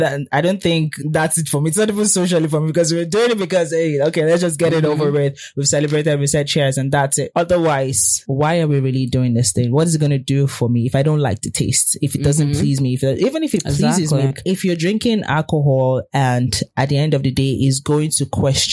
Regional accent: Delta, Nigeria; I'm from Delta State. No shaking.

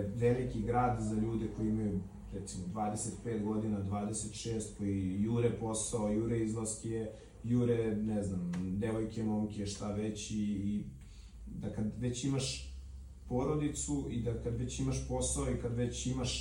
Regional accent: Belgrade, Serbia; sam rođen u Beogradu i živim u Beogradu

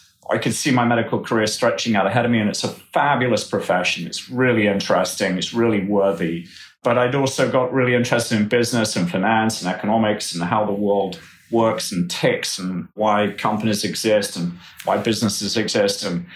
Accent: Norley, North West England, United Kingdom; So I grew up in the northwest of England near Liverpool and Manchester in a county called Cheshire and in a very small village in the countryside called Norley.

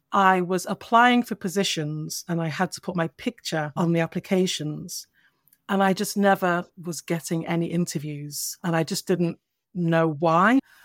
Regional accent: Nigeria; So I'm Nigerian, West African.

